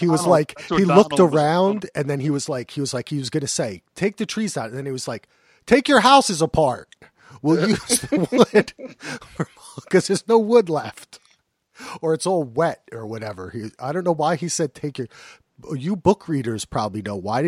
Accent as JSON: {"language": "English", "region": "New Jersey", "country": "United States", "said": "I'm sorry, I am from New Jersey. That's kind of hard for me."}